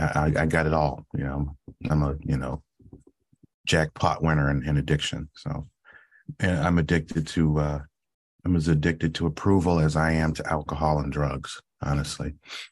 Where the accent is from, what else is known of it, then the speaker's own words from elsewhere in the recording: Cleveland, Ohio, United States; So I was born here in Cleveland. Grew up. I was adopted. I was a foster child in the foster care system here in Cleveland, Ohio